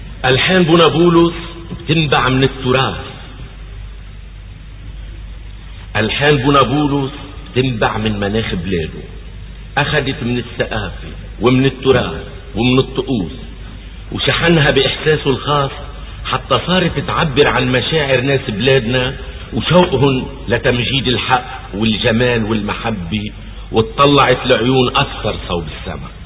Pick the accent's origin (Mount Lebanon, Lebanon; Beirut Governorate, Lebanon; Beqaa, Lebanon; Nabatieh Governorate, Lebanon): Mount Lebanon, Lebanon; Antelias; بضيعتنا أنطلياس نجهلنا من طفولتنا التايهة